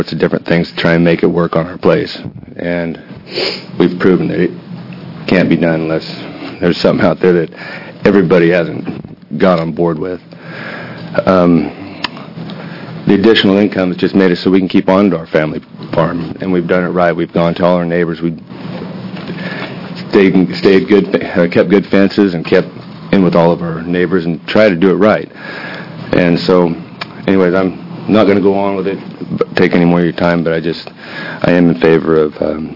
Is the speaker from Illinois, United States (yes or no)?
no; Oregon, United States; I'm from Deschutes County. I'm fourth generation EFU property owner, raising the fifth generation on the same property.